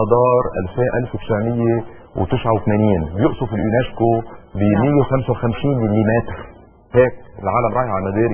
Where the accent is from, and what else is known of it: Lebanon